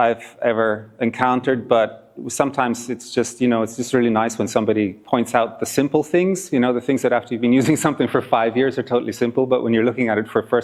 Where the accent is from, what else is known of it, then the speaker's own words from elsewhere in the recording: Ireland; I say root because I'm Irish. Americans would say route.